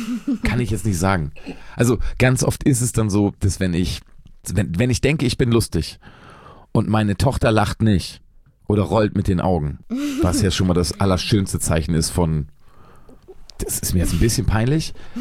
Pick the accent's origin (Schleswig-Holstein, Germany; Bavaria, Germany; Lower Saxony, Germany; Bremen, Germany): Lower Saxony, Germany; ich spiele manchmal ja Konzerte in meiner alten Heimat. Braunschweig ist die nächstgrößere Stadt, so, die liegt so zwischen Berlin und Hannover.